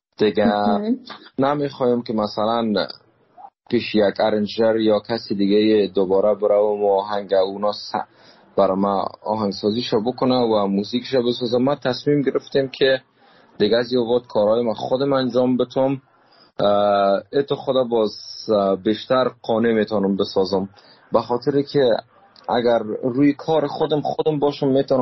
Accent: Afghanistan; moved away; دوستای هنرمند ما که از افغانستان آمدیم

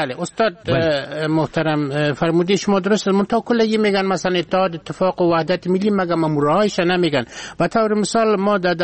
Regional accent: Afghanistan; یعنی مساوی است بین ما ترکمن و ازبک و شما پشتون، کل ما یک افغان هستیم

